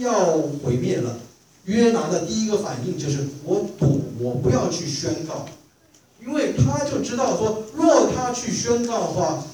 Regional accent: China; 我中国人不是有这样的形容词吗？叫鼻孔冒烟

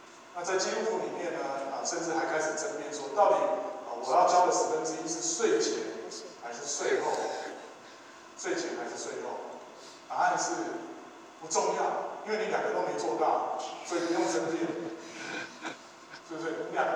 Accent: China; 我们中国人会养育父母，我们会报答父母

